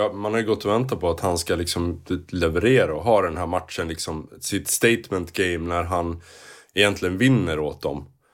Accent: Sweden; att det här fokuset som vi har hemma i Sverige på domarkåren inte är på samma nivå.

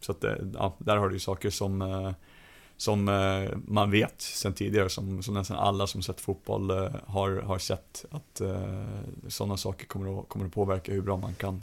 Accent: Ottawa, Ontario, Canada; now in Stockholm, Sweden; jag är uppvuxen i mångmiljonstad i Ottawa och bott i Stockholm här senaste åren.

